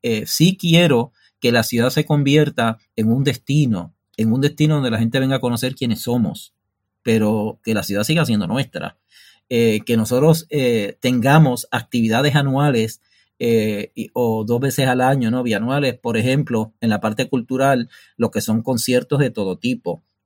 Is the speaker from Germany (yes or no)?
no; Mayagüez, Puerto Rico; Indistintamente de las edades que nosotros tengamos, Mayagüez es una región, si crecimos o somos de Mayagüez, distinta al resto del país